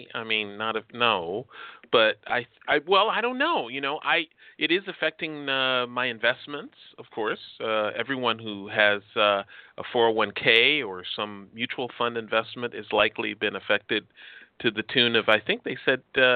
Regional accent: Chicago, Illinois, United States; born there; I lived in Chicago. I was born in Chicago.

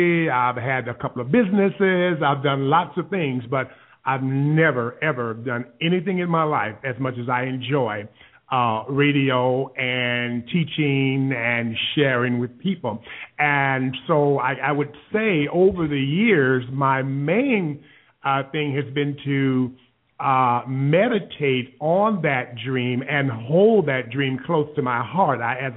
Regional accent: Milwaukee, Wisconsin, United States; I am originally from Wisconsin. I was born and spent most of my early life in Milwaukee, Wisconsin. I am the youngest of five siblings

